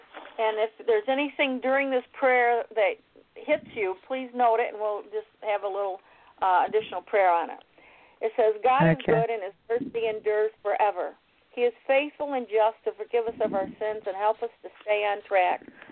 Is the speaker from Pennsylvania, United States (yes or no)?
yes; Pennsylvania, United States; I'm from Pennsylvania, too. So, and I used to live outside of Pittsburgh, actually, Greensburg, Pennsylvania.